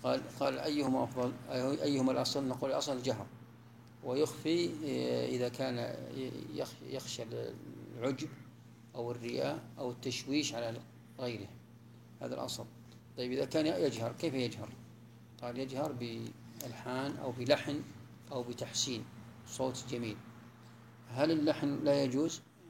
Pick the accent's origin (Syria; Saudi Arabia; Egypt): Saudi Arabia; Najd; يعني عندنا في نجد هنا قبل 40-50 سنة ما يجودون أبدا